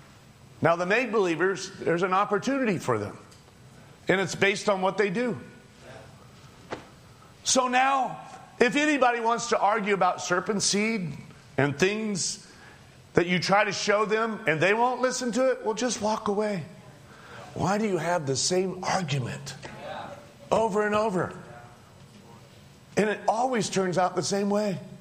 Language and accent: English; Massachusetts, United States; born there; I was born in Massachusetts.